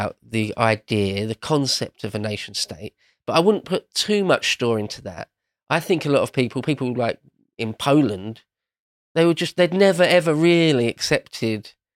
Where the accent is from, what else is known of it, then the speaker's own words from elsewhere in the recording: England, United Kingdom; Speaking as an Englishman